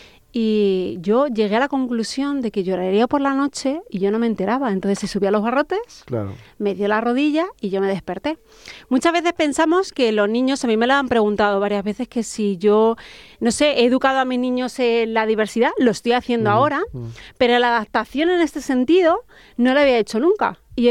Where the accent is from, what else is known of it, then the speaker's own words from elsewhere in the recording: Almagro, Castilla-La Mancha, Spain; hice la presentación del libro en Almagro, en mi pueblo querido